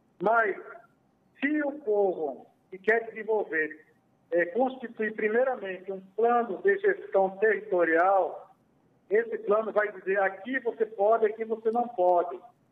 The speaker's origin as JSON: {"language": "Portuguese", "country": "Brazil", "said": "nós, povos indígenas, fazemos parte da sociedade brasileira. Somos brasileiros natos."}